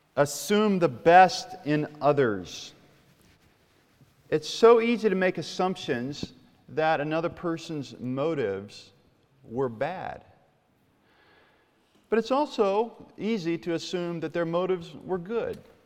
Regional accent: Baltimore, Maryland, United States; I come from Baltimore.

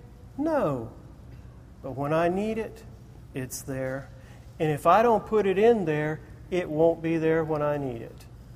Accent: the South, United States; I'm from the South. I was raised with Southern traditions. And yes, sir, and yes, ma'am, were a very real part of my upbringing.

